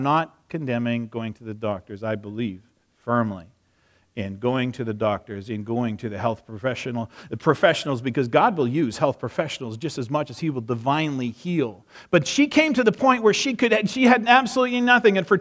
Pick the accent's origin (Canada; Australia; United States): Canada; Alberta; Yes, I'm an Alberta boy. I grew up in Alberta.